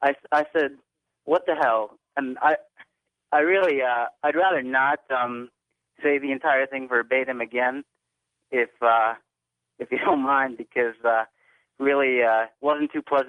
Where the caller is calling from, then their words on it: Glassboro, New Jersey, United States; I'm calling from Glassboro, New Jersey.